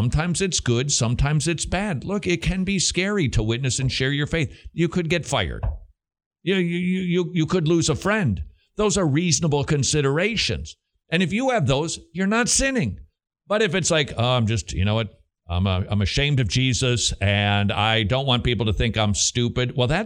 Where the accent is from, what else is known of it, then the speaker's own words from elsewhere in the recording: the South, United States; Your French mockery accent was better than mine as a Southerner.